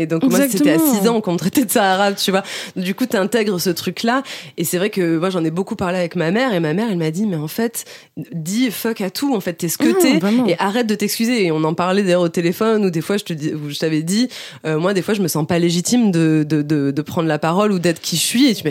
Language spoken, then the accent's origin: French; France; born there; je suis née en France et j'avais mes grands-parents qui habitaient en France. Donc en fait, j'avais le côté marocain que je côtoyais régulièrement.